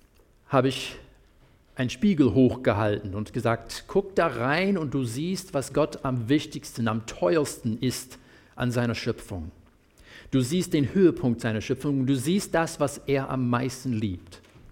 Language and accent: German; United States; German is a second language; now in Germany; ihr wisst, ich komme aus dem Land der begrenzten Unmöglichkeiten